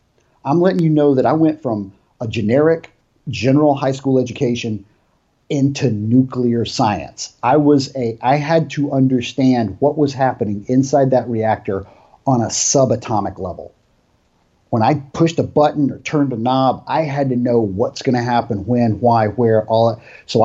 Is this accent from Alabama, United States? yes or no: yes; Alabama, United States; I'm from Alabama originally. So I have a very basic schooling background